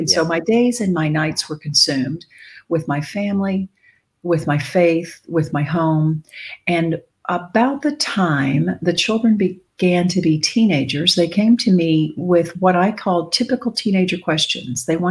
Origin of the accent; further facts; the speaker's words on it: Southern US, United States; I was born in the South. I grew up in the South. My parents are very religious, Southern Baptist, as you have mentioned, Christian. And I grew up in the faith.